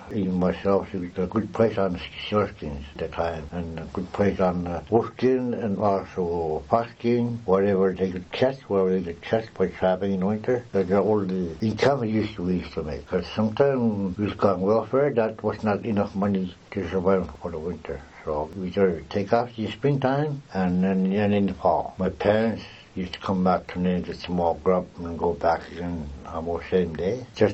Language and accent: English; Voisey Bay, Newfoundland and Labrador, Canada; born there; I was born outside of Voisey Bay. I was born there with my twin brother, Buddy. I was not born in Maine.